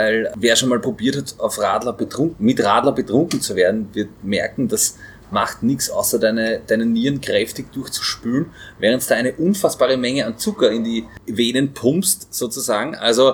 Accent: Vienna, Austria; Also da, wo ich herkomme, nämlich von da, ja, wo wir jetzt gerade sind, in Wien-Simmering, Sissi-Simmering, da trinkt man das Bier noch ungestreckt.

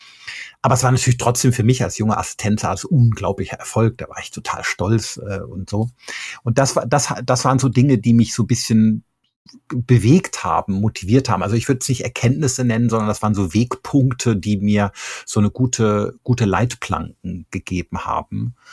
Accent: Rhineland, Germany; Selber komme ich aber aus dem Rheinland, also bin da so ein bisschen rum.

